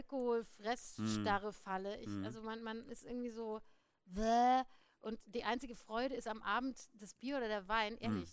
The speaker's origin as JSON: {"language": "German", "town": "Saarbrücken", "region": "Saarland", "country": "Germany", "tie": "born or raised there", "said": "Genau, also bei uns in Saarbrücken, wo da in den 70er Jahren, wo ich aufgewachsen bin"}